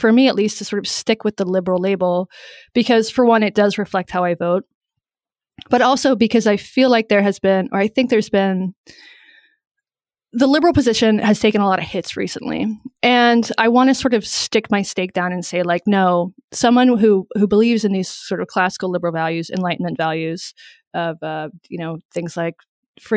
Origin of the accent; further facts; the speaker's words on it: North Carolina, United States; No, I grew up in North Carolina in sort of a rural Appalachian area in North Carolina.